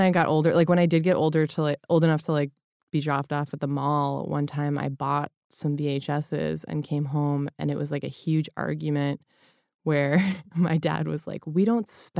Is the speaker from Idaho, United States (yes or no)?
no; Lynnfield, Massachusetts, United States; I grew up in Lynnfield, Massachusetts, which is like 20 minutes north of Boston.